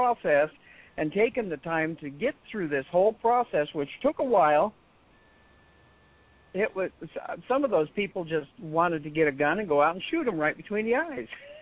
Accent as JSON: {"language": "English", "region": "New Mexico", "country": "United States", "tie": "born or raised there", "said": "because I grew up in New Mexico. I was down on that border for a long time."}